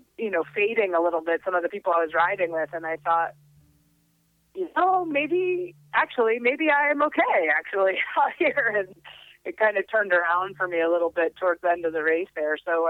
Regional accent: United States; As an American rider was really special

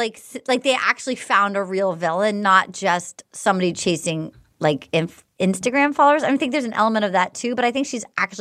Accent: New England, United States; But I don't open up a lot. So I get it. I'm from New England. My family didn't discuss feelings much.

